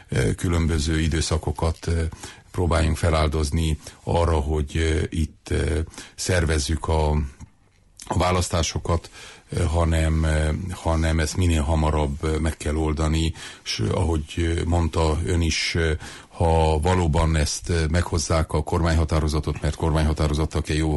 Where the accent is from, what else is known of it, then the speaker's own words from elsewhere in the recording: Sovata, Mureș County, Romania; mert én szovátaiként ugyanúgy ellátom a megyei elnöki tisztséget